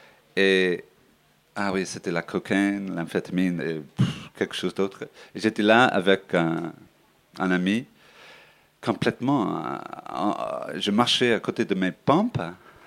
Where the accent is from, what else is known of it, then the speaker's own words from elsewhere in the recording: Ireland; French is a second language; now in France; Je viens d'une île, ok. Ireland, c'est une île, et on est séparé de l'Europe par une autre île, Grande-Bretagne, Britain même. Tu vois, on est vraiment isolé.